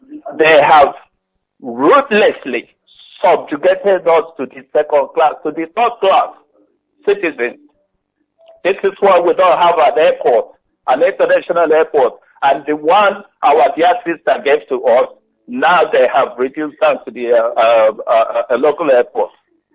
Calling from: London, United Kingdom; I'm calling from London here.

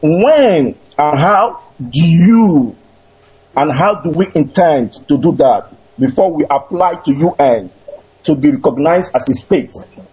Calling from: Catalonia, Spain; I'm calling from Catalonia, Spain.

